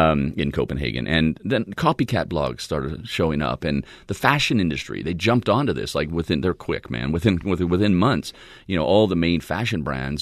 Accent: Fort McMurray, Alberta, Canada; born there; And I was born in Canada, actually. I was born in the oil capital, Fort McMurray.

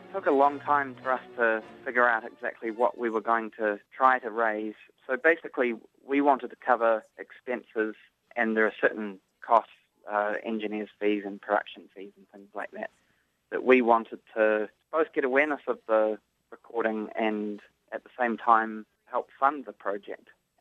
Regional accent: New Zealand; moved away as an adult; now in United States; We got started when I came over from New Zealand to study at Yale

